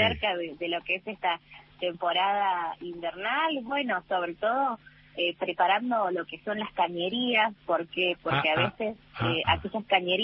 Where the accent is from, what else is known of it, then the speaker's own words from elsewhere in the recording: Río Grande, Tierra del Fuego, Argentina; also born or lived in Buenos Aires; yo soy fueguina, nacida acá